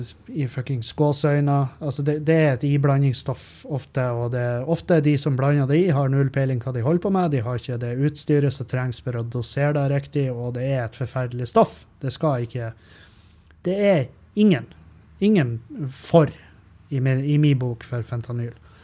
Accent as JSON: {"language": "Norwegian", "town": "Meløy", "region": "Nordland", "country": "Norway", "tie": "born or raised there", "said": "Jeg kommer fra Meløy. Masse heimbrent når jeg vokste opp."}